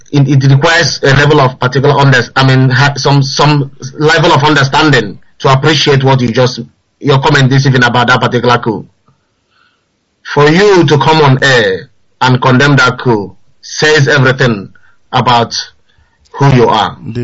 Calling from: Nottingham, East Midlands, United Kingdom; I'm calling from Nottingham.

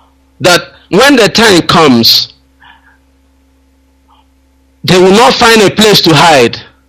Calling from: Malaysia; I'm calling from Malaysia.

